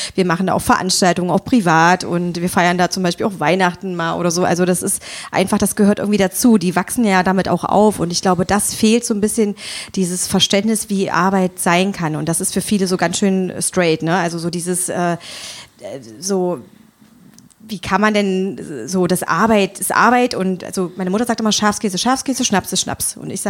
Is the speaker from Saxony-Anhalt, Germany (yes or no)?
yes; Magdeburg, Saxony-Anhalt, Germany; also born or lived in Bulgaria; Ich bin ein Magdeburger Kind und in der Landesfrauenklinik geboren und bin aber, bis ich 6 war, ein halbes Jahr Bulgarien, ein halbes Jahr Magdeburg, immer im Wechsel, bis ich eingeschult worden bin und deswegen auch in 2 Kulturen.